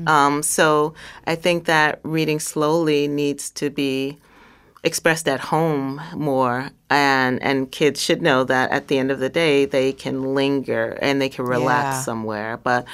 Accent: Brooklyn, New York, United States; born or raised there

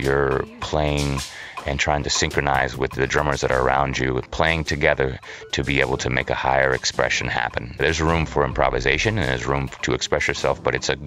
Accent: Goshen, Indiana, United States; Yeah, I mean, I grew up in Goshen, Indiana, and I got really into drum and bugle corps

